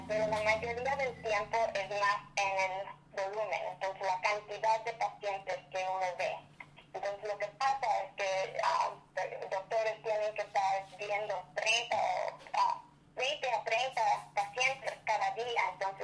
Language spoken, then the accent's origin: Spanish; Newburgh, New York, United States; also born or lived in Washington; cuando yo viví en México 7 años y mis papás decidieron regresar a estar cerca de mis abuelos, entonces llegaron a Newburgh. Entonces yo crecí en Newburgh, atendí Newburgh Free Academy